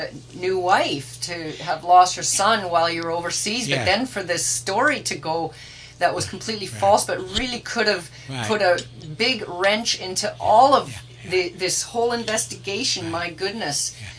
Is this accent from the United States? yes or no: no; Canada; from Canada.